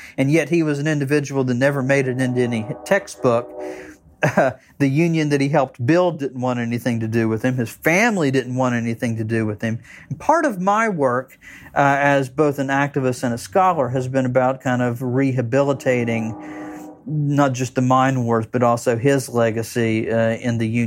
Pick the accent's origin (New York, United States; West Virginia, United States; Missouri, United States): West Virginia, United States; my whole life growing up in West Virginia, I would have old people approach me